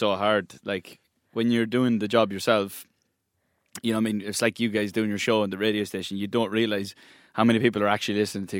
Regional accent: South East England, United Kingdom; No, I'm from Kent there.

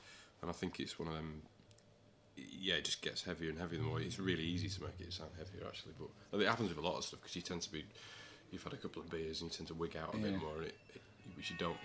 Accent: North West England, United Kingdom; now in Yorkshire, United Kingdom; I'm a bit of a turncoat because I'm from Lancashire originally, and I've defected over the border

